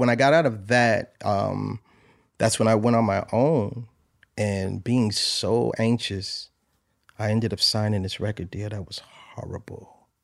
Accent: New Haven, Connecticut, United States; I'm from New Haven, Connecticut.

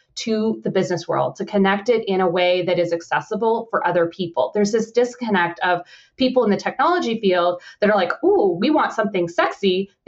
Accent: Canada; I'm Canadian. I'm a mom of two, an 11 and 6-year-olds that are crazy full of energy.

